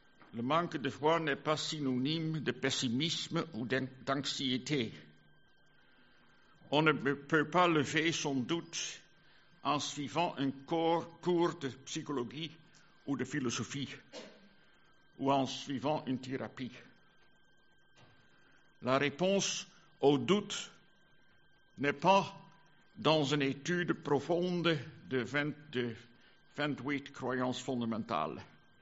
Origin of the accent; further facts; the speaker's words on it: Netherlands; Vous savez, je viens d'Hollande